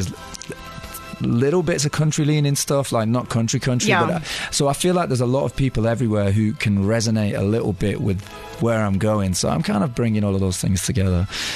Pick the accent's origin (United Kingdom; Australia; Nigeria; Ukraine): United Kingdom; Manchester, North West England; I grew up in Manchester in the UK.